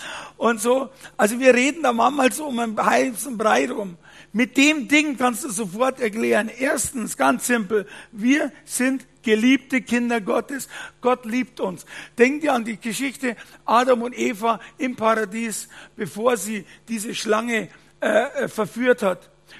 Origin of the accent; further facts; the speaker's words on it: Bavaria, Germany; wie wir Männerleid, sagt man bei uns in Bayern.